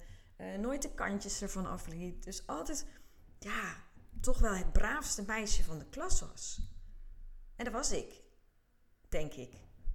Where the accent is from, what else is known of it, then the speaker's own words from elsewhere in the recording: Numansdorp, South Holland, Netherlands; En er zijn bij ons in Numansdorp zijn er 3 basisscholen. En dus we gingen alle 3 die basisscholen langs en 1 daarvan was mijn oude basisschool.